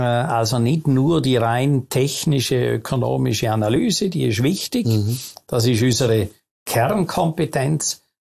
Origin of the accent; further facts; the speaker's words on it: Vorarlberg, Austria; Als Vorarlberger habe ich so in Vorarlberg noch eine Bewegung miterlebt